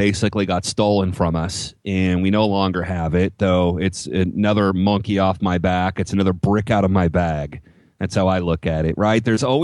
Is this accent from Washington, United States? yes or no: yes; Seattle, Washington, United States; And here we are in Seattle, in my hometown